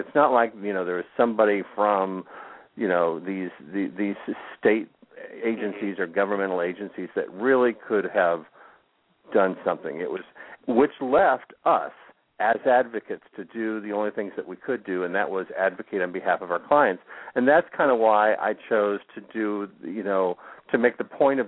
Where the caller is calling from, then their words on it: Florida, United States; calling from South Florida.